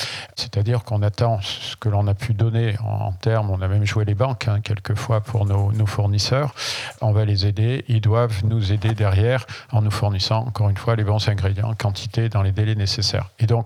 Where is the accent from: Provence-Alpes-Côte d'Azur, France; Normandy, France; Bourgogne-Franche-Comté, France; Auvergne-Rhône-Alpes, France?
Auvergne-Rhône-Alpes, France; Clermont-Ferrand; j'ai créé GreenTech à Clermont-Ferrand, qui est ma région d'origine